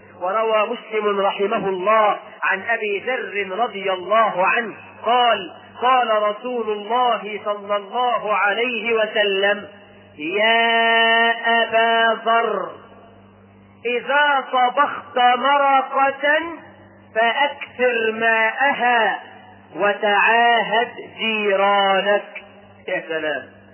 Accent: Egypt; احنا كمصريين

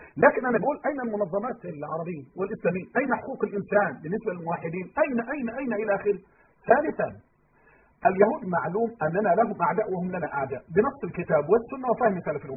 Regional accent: Egypt

